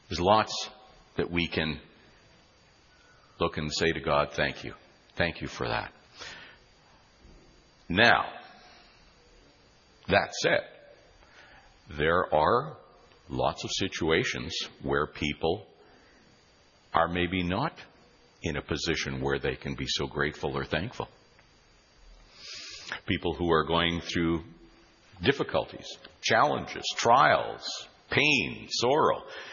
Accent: North Battleford, Saskatchewan, Canada; I can remember when I was a youngster growing up in North Battleford

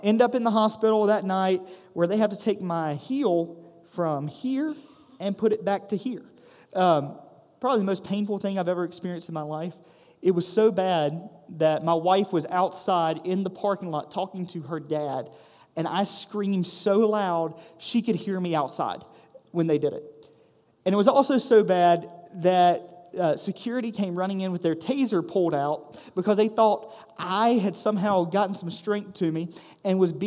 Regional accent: Stoneville, North Carolina, United States; I grew up in Rockingham County, grew up in Stoneville

